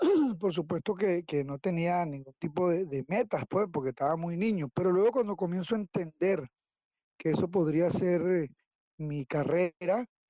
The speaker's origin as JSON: {"language": "Spanish", "town": "Los Teques", "region": "Miranda", "country": "Venezuela", "tie": "born or raised there", "said": "Sí, vivo aquí, nací en Los Teques en 1967, el 10 de marzo"}